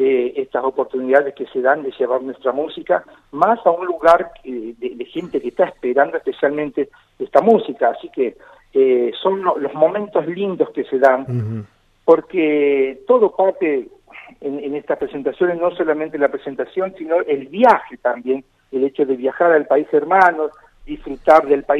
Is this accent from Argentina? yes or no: yes; Diamante, Entre Ríos, Argentina; En Diamante, Diamante. Soy de Diamante, sí, nacido y criado.